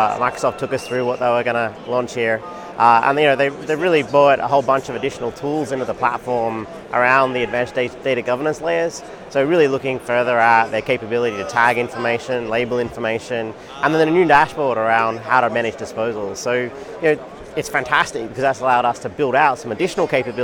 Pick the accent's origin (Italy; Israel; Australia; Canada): Australia; accent: Australian; now in Seattle, United States; Originally from Australia, you can hear from my accent, but now based in Seattle.